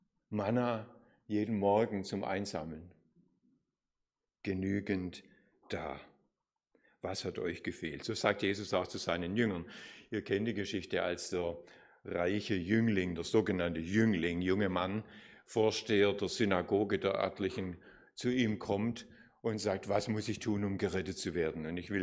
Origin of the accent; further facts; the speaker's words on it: Nagold, Baden-Württemberg, Germany; Ich bin in Nagold zur Schule gegangen oder aufs Gymnasium.